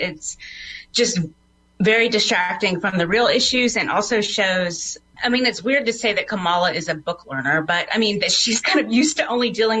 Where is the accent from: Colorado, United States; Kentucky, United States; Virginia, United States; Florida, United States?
Florida, United States; Well, I'm actually originally from Florida